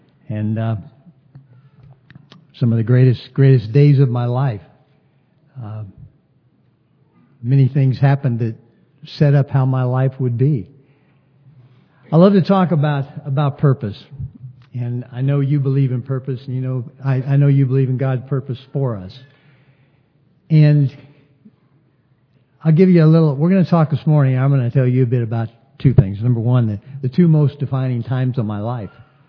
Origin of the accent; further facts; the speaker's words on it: San Fernando, California, United States; I came from San Fernando, California.